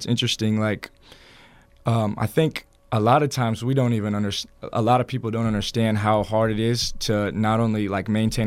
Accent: Indiana, United States; I mean, growing up in Southern Indiana, like I didn't really have a regular job.

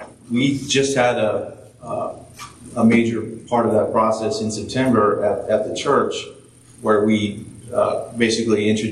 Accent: Pennsylvania, United States; As I said, I am from Pennsylvania, and I can speak for, I think, almost all Pennsylvanians that I'm glad that the election is over.

